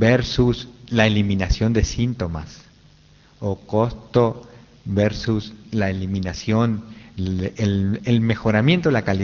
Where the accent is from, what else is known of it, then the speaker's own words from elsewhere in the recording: Uruguay; now in United States; Primero, yo estudio en Estados Unidos, no soy americano. Yo soy uruguayo.